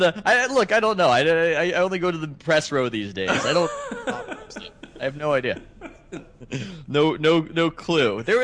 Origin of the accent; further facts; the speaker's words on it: California, United States; because, you know, I'm from California.